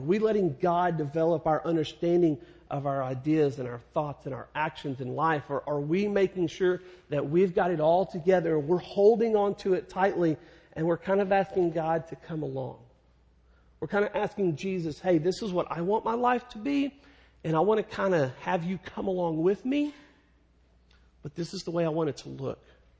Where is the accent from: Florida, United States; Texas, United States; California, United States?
Texas, United States; Dallas; our yard at our front house where I grew up in Dallas, it was the biggest yard on the block.